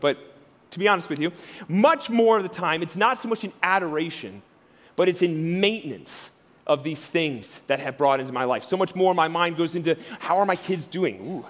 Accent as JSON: {"language": "English", "region": "Ohio", "country": "United States", "tie": "born or raised there", "lives_now": "Colorado, United States", "said": "I grew up in Ohio, and I love just like that I get to live in Colorado."}